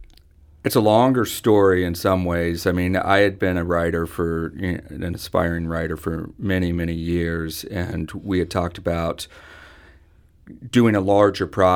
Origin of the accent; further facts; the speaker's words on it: Wichita, Kansas, United States; Having grown up in Kansas, I mean, I grew up in Wichita, Kansas, which is the largest town in the state. But at the same point, I'm a grandson of farmers, and I went to school in a small town.